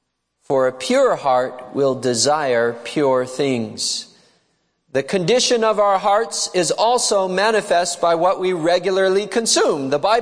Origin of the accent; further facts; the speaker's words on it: Oregon, United States; I remember, because I grew up in Southern Oregon